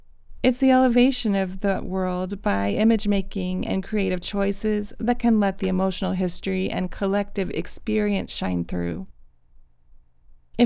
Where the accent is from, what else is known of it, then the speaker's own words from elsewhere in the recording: Las Vegas, Nevada, United States; I grew up in the desert. Well, I grew up in Las Vegas, but my dad was in the desert working for the National Science Foundation